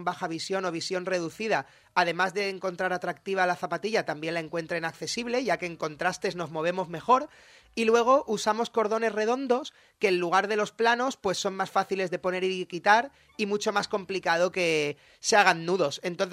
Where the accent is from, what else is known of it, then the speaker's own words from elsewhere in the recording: Alicante, Valencian Community, Spain; como alicantinos que somos, todos nuestros productos, proveedores, fábricas, es todo alicantino, o sea que más que Made in Spain es Made in Alicante